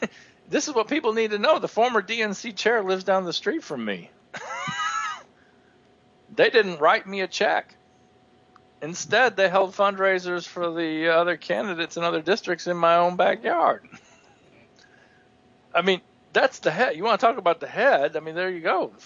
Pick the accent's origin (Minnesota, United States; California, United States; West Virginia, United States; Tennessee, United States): Minnesota, United States; Minneapolis; the congressman in my hometown, you know, where I grew up in Minneapolis.